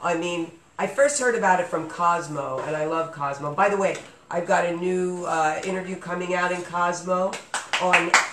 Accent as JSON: {"language": "English", "town": "Philadelphia", "region": "Pennsylvania", "country": "United States", "tie": "born or raised there", "said": "We're going to go to Philly, my hometown, where I first learned about love."}